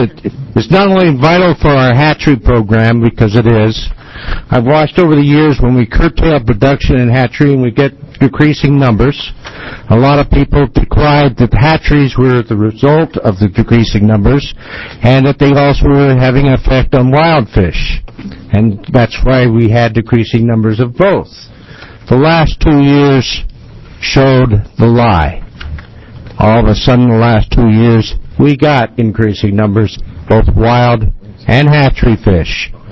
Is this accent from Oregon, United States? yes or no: yes; Coos Bay, Oregon, United States; I'm from Coos Bay.